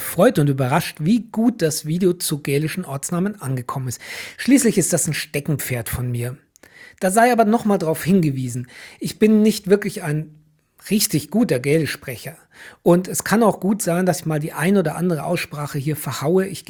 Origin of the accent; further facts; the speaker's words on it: Germany; Ich komme aus Deutschland, also starten wir unsere Reise heute in Deutschland.